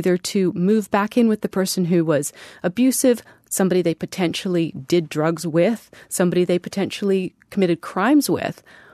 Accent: Vancouver, British Columbia, Canada; And I spent a day driving around Vancouver, British Columbia, which is my hometown.

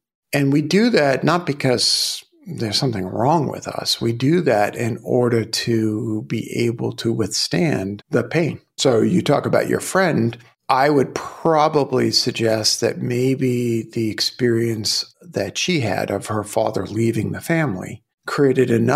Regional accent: Brooklyn, New York, United States; I grew up in Brooklyn.

